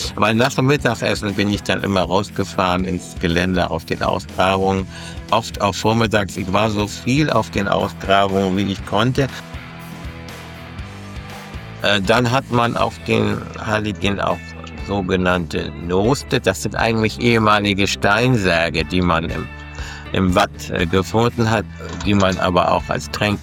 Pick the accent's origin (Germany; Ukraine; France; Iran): Germany; Flensburg, Schleswig-Holstein; Ich bin aber ein Kind der Ostseeküste. Ich komme ja aus Flensburg und liebe natürlich meine Heimatstadt sehr.